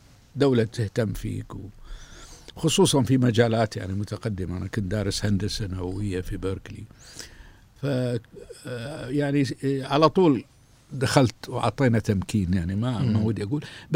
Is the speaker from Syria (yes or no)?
no; Kuwait; إحنا كان عندنا بالكويت